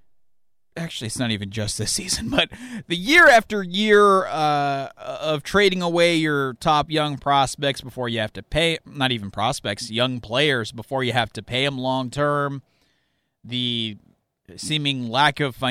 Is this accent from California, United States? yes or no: yes; California, United States; I grew up in the Bay Area. A lot of my friends are A's fans.